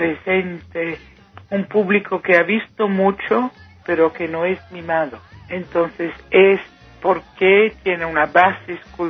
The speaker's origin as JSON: {"language": "Spanish", "town": "Rome", "region": "Lazio", "country": "Italy", "tie": "born or raised there", "moved": "as an adult", "lives_now": "Switzerland", "said": "Pero nací en Gringolandia, crecí en Roma, Italia. Me emigré, como mucha gente, con 20 años a París y después encontré estos 2 suizos y después llegué en Suiza"}